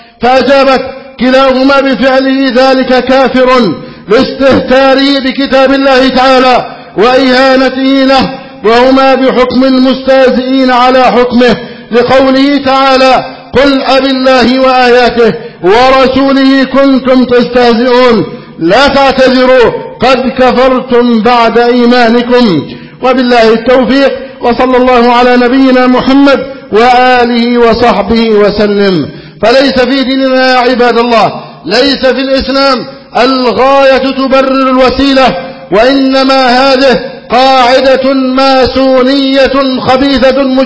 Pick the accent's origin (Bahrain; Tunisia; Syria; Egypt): Egypt; اللهم احفظ بلدنا مصر أمنا أمانا.